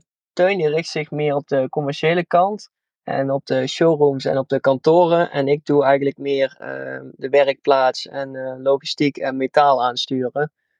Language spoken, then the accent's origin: Dutch; Leende, North Brabant, Netherlands; born there; 27 jaar, geboren in Leende.